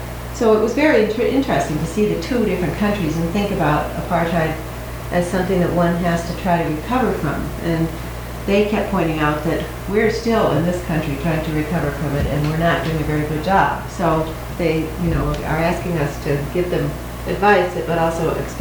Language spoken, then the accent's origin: English; Chicago, Illinois, United States; I'm from Chicago, and I was amazed that in an apartheid, maybe it's because it's an apartheid country